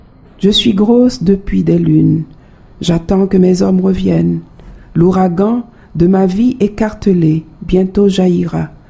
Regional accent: Haiti; moved away; j'ai quitté Haïti, je suis venue à l'école ici

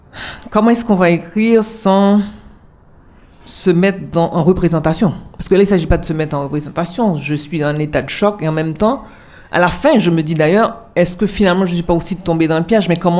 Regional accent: Haiti; J'ai dit oui, je suis haïtienne.

